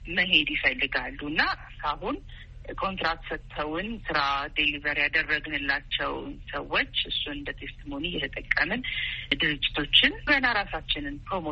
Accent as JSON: {"language": "Amharic", "region": "Addis Ababa", "country": "Ethiopia", "tie": "born or raised there", "said": "እኔ እንግዲህ ተወልጄ ያደግኩት አዲስ አበባ ነው።"}